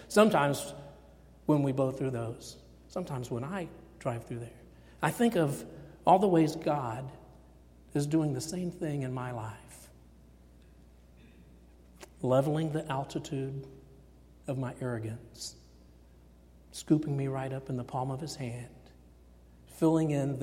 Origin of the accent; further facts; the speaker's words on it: Kansas City, Missouri, United States; When we go back to Kansas City, my hometown where I grew up, we always run out of time before I'm ready to come back.